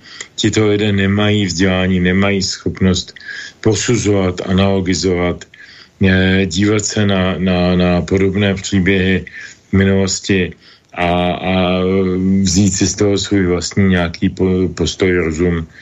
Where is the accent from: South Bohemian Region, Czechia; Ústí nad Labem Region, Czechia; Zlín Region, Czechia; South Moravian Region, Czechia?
South Moravian Region, Czechia; Brno; zejména my, co jsme z Brna a mluvíme takovým způsobem jako on